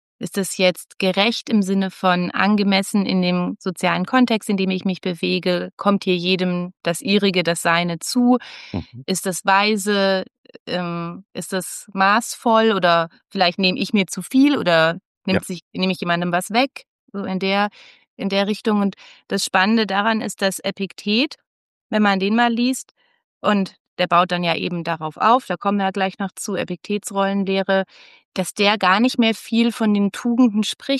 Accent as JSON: {"language": "German", "country": "Germany", "said": "Ich bin als Deutsche, als Europäerin geboren worden."}